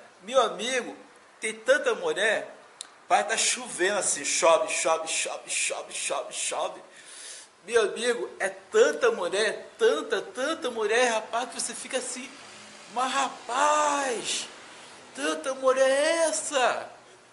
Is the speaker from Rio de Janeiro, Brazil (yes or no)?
yes; Rio de Janeiro, Brazil; now in Northeast Brazil; eu vim do estado do Rio, hoje estou no Nordeste